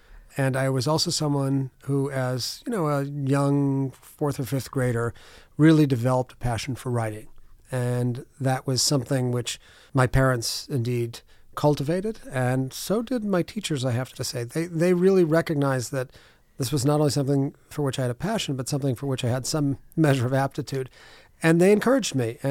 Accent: Scranton, Pennsylvania, United States; And as a young kid growing up in Scranton, I was exposed to artists, intellectuals, writers here in Scranton, Pennsylvania.

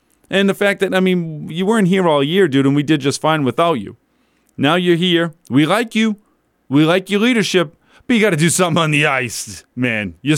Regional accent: Boston, Massachusetts, United States; Because we're from Boston and they're not?

